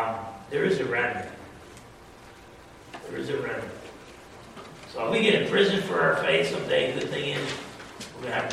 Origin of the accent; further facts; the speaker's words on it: New Jersey, United States; Now I'm from New Jersey, so a little bit pessimistic in this picture